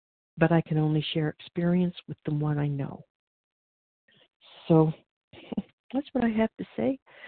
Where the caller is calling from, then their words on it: Oregon, United States; Okay, I am calling from Oregon.